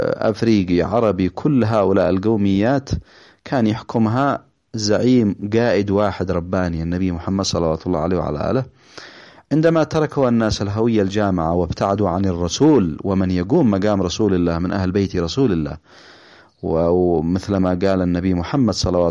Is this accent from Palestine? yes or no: no; Yemen; احنا شعب يمني مسلم عربي مسلم، احنا مسلمين.